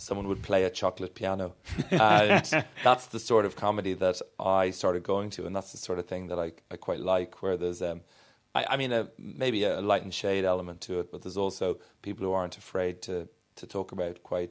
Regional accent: Ireland; I am Irish, so with any laugh, there's normally 6 hours of crying that accompanies it.

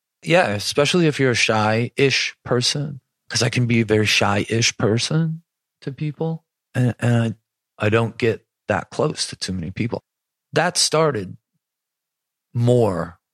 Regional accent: Buffalo, New York, United States; And I think growing up in Buffalo had a lot to do that.

